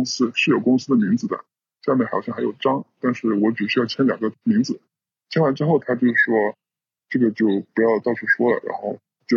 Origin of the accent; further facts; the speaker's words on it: Zhejiang, China; 我是来自浙江的一名应届毕业生